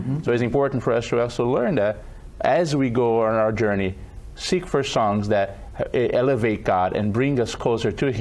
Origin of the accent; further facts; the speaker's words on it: Brazil; I'm originally from Brazil, and recently Brazil and our church, they changed the hymnal.